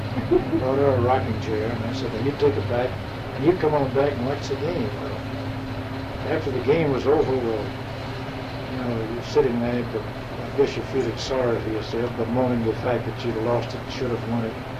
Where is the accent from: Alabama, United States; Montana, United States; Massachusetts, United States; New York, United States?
Alabama, United States; we were raised in Alabama, country people, country boy. My father was a country doctor down there.